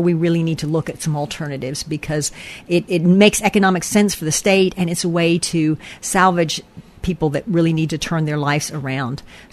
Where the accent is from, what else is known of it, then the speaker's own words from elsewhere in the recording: Pennsylvania, United States; now in Tennessee, United States; Originally, I'm from a small little place, a rural community in Pennsylvania. So I know the pride of growing up in rural community. I actually came to Tennessee